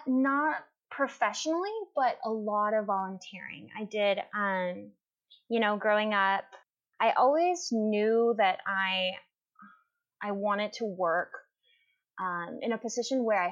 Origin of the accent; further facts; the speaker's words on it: Mexico; moved away as an adult; now in Kansas City, United States; I, you know, I grew up in Mexico and lived there for the majority of my life.